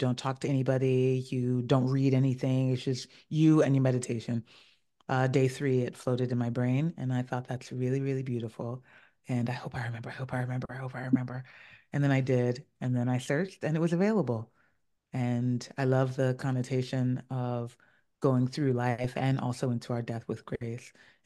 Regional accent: Ghana; I'm from Ghana, and we have a language of proverbs that are written in symbols

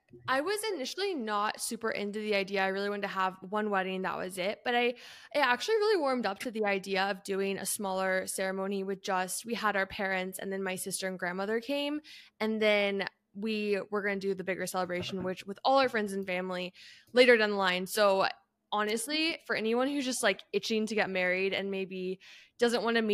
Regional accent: Canada; I grew up in Canada where a lot of my childhood was outdoors doing different super active things

